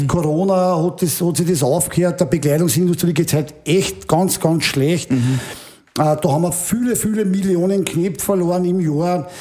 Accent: Lower Austria, Austria; das Waldviertel für mich ist einfach meine Heimat

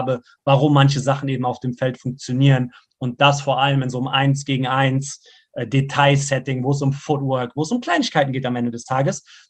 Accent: Siegen, North Rhine-Westphalia, Germany; von Siegen, wo ich herkomme, nach Hagen gefahren bin

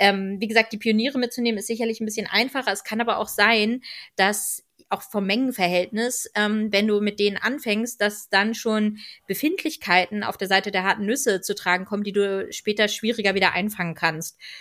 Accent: Northern Germany, Germany; ich komme ja aus Norddeutschland

